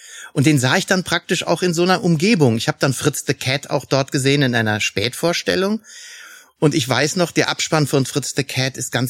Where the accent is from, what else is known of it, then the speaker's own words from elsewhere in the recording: Saarland, Germany; also born or lived in Niederrhein; ich bin am Niederrhein geboren, bevor es jetzt im Internet wieder Getratsche gibt. Also, ich bin im Saarland aber leider aufgewachsen. Und in Saarbrücken habe ich meine Ausbildung gemacht bei der Zeitung.